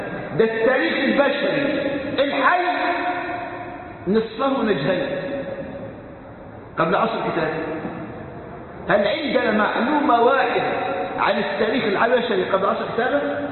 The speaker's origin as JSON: {"language": "Arabic", "country": "Egypt", "said": "كان عندنا في مصر في السبعينات قس"}